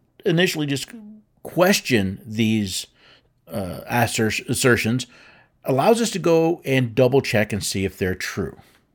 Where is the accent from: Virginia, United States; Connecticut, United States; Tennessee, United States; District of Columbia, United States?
Tennessee, United States; I'm going to pick on my home state of Tennessee.